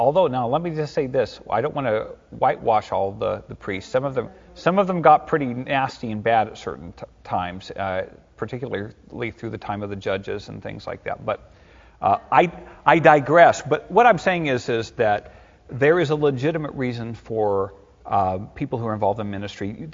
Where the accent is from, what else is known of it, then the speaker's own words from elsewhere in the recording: Midwest, United States; Where I grew up in the Midwest, pastors were almost always very holy.